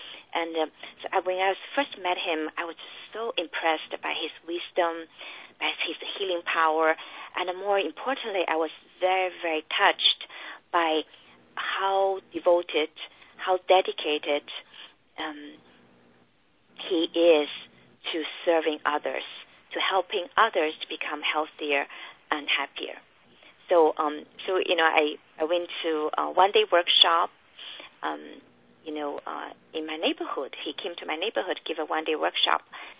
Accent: China; I grew up in China.

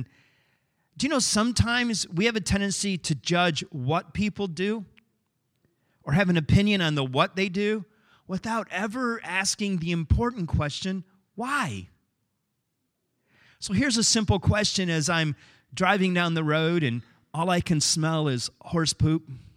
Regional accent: England, United Kingdom; I can't say Lancaster right, but I'm English, and that's okay

